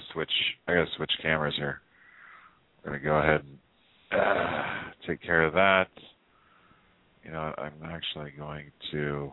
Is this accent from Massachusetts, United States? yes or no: no; San Jose, California, United States; The rest of my time has been somewhere in the Bay Area, mostly in the South Bay. I grew up in San Jose.